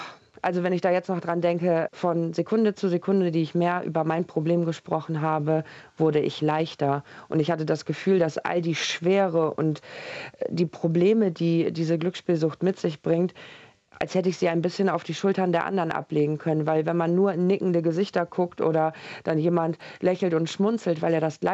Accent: Bremen, Germany; ich komme ja aus Bremen

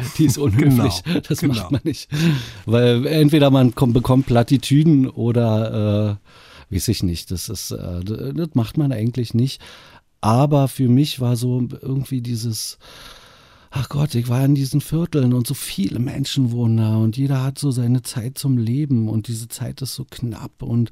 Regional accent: Potsdam, Brandenburg, Germany; Potsdam ist einfach meine Heimatstadt.

